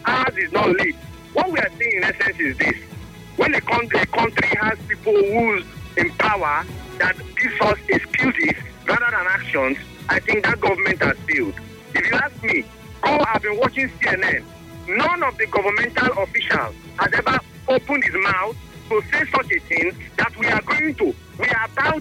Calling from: Rumuosi, Rivers, Nigeria; I'm calling you from Rumosi.

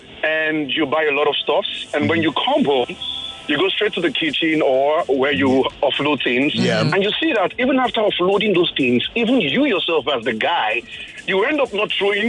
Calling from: Lagos, Nigeria; I'm calling from Lagos here in Nigeria.

